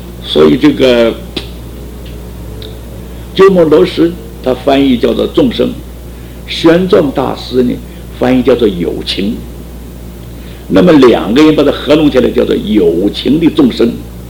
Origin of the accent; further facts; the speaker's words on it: Taiwan; 我们台湾话叫做圆顶了，圆顶是台湾话，外省不叫圆顶